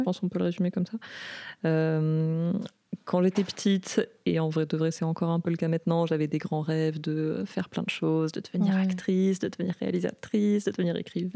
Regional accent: Le Puy-en-Velay, Auvergne-Rhône-Alpes, France; also born or lived in Lyon / Saint-Étienne; Je viens de base du Puy-en-Velay, qui est du coup à une heure de Saint-Étienne.

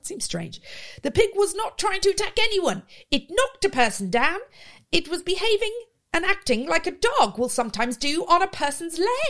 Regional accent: Australia; I'm Australian.

